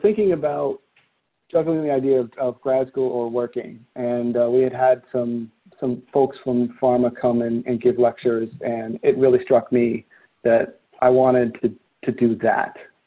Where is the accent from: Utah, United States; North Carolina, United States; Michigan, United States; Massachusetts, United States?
Massachusetts, United States; So I grew up outside of Boston.